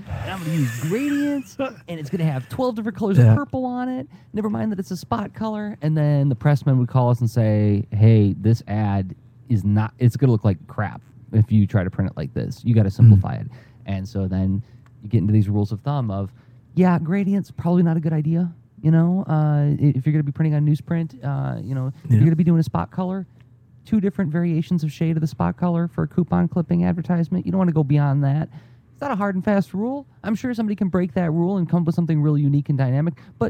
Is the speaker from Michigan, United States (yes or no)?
yes; Michigan, United States; Well, I'm from Michigan. It's almost Minnesota, so I'll say heuristics too.